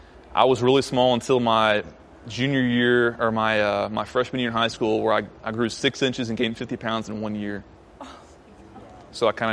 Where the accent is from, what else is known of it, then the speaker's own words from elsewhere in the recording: Arkansas, United States; I am from Arkansas.